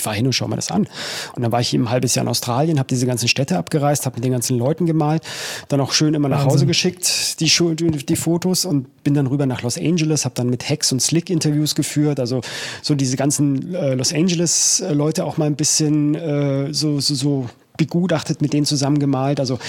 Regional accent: Munich, Bavaria, Germany

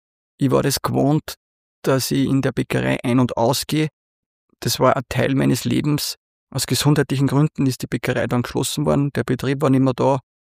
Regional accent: Linz, Upper Austria, Austria; aufgewachsen bin ich im Zentrum von Urfahr in Linz über der Bäckerei meiner Eltern.

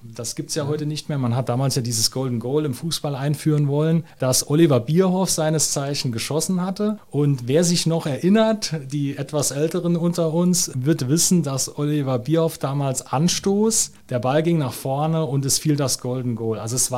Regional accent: Saarland, Germany; Dennis Lück uns ja als Saarländer etwas stolz macht

